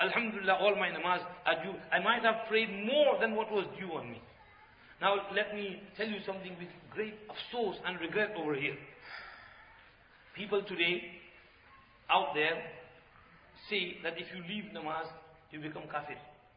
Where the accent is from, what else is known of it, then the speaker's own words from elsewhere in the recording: Bolton, North West England, United Kingdom; In Bolton, in my hometown, I mentioned this qaza-e umri.